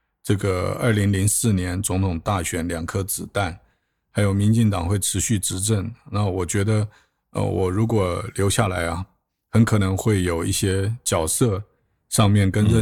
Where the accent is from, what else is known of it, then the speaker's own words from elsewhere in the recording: Taiwan; moved away as an adult; also born or lived in United States; 这个我在台湾出生长大，大学毕业以后接着念研究所，然后再当兵。我一退伍马上就到了美国去，当时完全没有想到会在美国一待就15年